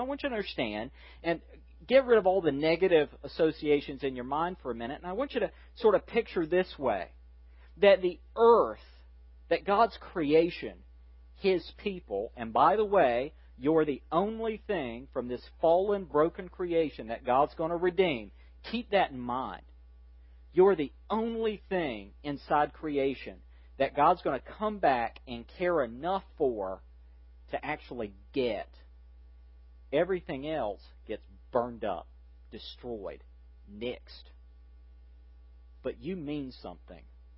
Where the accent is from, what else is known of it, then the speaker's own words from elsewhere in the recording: Fayetteville, North Carolina, United States; In fact, where I grew up in Fayetteville, pawn shop owners are considered crooks.